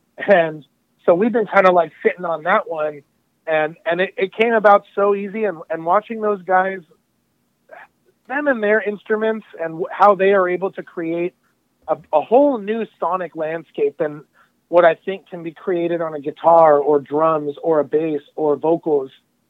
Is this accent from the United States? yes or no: yes; California, United States; growing up in the Southern California metal and hardcore and the beginnings of the EDM scene.